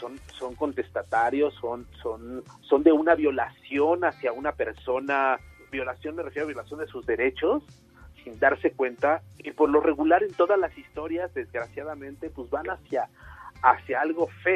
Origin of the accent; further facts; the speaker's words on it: Mexico; cómo somos los mexicanos de alegres, hacia adelante, echados para adelante